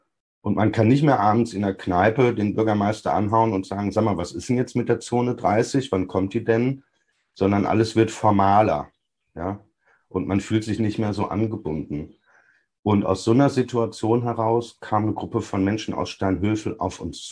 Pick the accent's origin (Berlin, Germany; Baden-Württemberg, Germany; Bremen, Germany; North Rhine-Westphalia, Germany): North Rhine-Westphalia, Germany; Meine Heimatstadt im Sauerland war früher eine belebte Fußgängerzone, heute gibt es da gar nichts mehr.